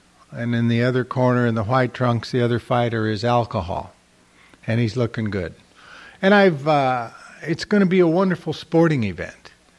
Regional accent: Los Angeles, California, United States; did I mention I come from Los Angeles and that shit bothers me?

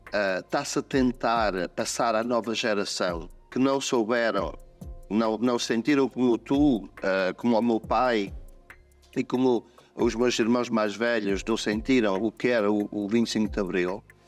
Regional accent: Portugal; eu acho que nós os portugueses, sou português, também és português

